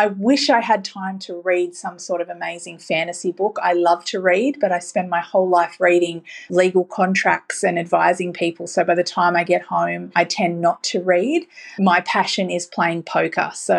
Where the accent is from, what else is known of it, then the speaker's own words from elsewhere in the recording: Sydney, New South Wales, Australia; I grew up in Western Sydney and I attended a public school and I was a teenage mum.